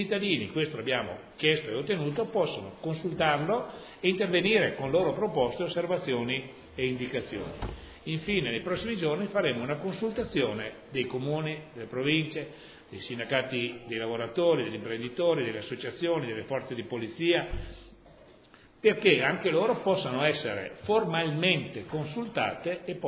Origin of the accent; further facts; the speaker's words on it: Veneto, Italy; Noi siamo veneti